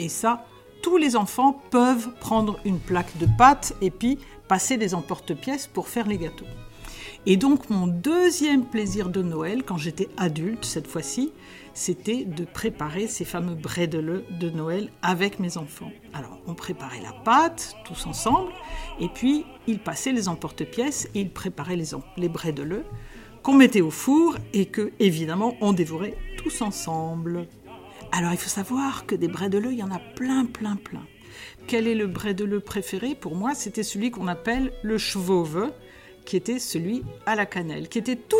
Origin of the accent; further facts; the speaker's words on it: Strasbourg, Grand Est, France; Je viens de Strasbourg. Strasbourg, c'est un endroit un peu plus au nord, où il fait froid en hiver, où il fait nuit assez tôt